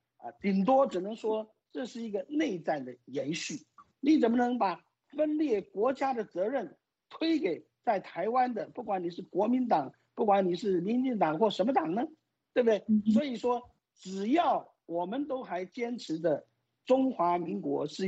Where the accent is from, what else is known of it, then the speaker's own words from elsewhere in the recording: Ruijin, Jiangxi, China; 成立在我的老家江西的瑞金